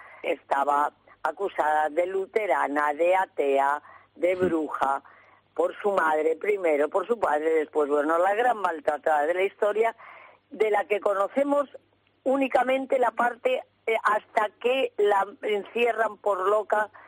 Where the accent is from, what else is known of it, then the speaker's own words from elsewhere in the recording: Castile and León, Spain; also born or lived in Luelmo; yo es que soy de Zamora.